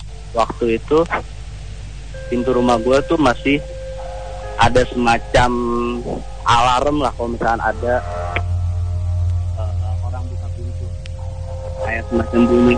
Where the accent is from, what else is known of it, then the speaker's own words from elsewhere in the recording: Jakarta, Indonesia; now in Bandung, Indonesia; Kenalin, gue asal Jakarta. Saat ini gue sedang kuliah di salah satu universitas di daerah Bandung.